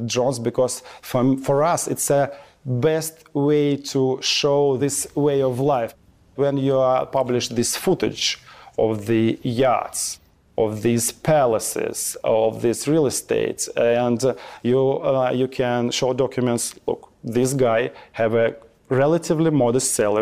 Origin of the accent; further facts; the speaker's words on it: Russia; I'm 41 years old. It means that actually I'm a guy from the Soviet Union.